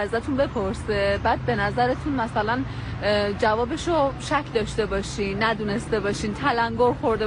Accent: Mashhad, Razavi Khorasan, Iran; ما خراسانی هستیم، مال مشهدیم.

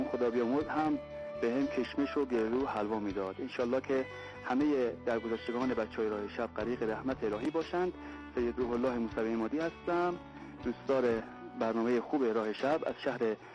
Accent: Khorram-Beyk, Iran; born there; در روستای محل تولدم به اسم خرم‌بیک یه همسایه خیلی مسن داشتیم

